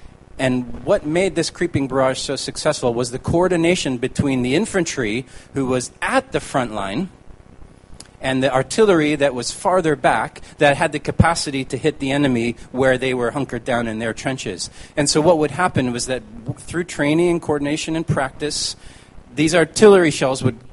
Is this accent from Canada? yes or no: yes; Canada; Vimy Ridge Memorial is significant for me as a Canadian